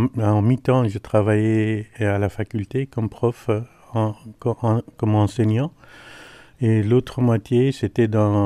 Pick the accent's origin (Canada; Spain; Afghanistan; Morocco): Afghanistan; now in France; Je suis d'Afghanistan.